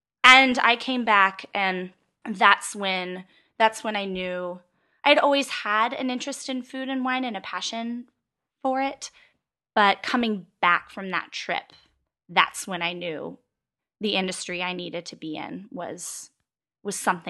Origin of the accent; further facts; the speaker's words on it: San Antonio, Texas, United States; I did. I grew up in San Antonio, Texas girl through and through, and was there until I went to college up in D.C.